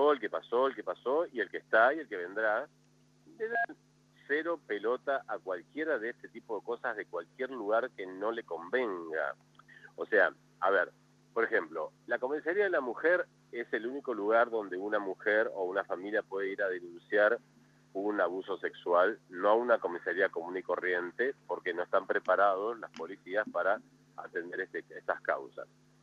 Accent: Santa Fe, Argentina; yo soy santafesino, como bien dijeron ustedes, pero bueno, soy provinciano

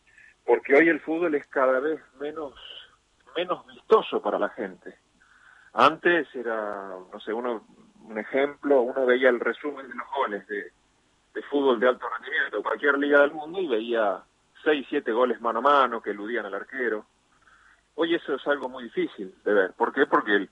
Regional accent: Argentina; soy argentino

